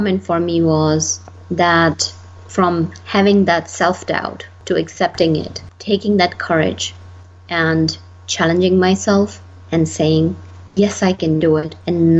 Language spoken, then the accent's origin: English; India; moved away as an adult; now in United States; My cultural background is I come from India, and U.S. has been my home for more than my lifespan in India. So U.S. has become home.